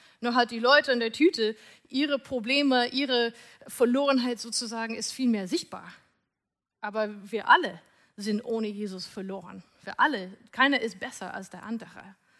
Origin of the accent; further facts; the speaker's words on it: Seattle, Washington, United States; German is a second language; now in Germany; vielleicht hört ihr schon an meinem Akzent, ich bin nicht gebürtig Deutsche. Ich bin eigentlich ursprünglich aus USA. Ich bin in Seattle geboren, das ist auf der Nordwestküste, so ganz oben links, ungefähr 3 Stunden südlich von Kanada.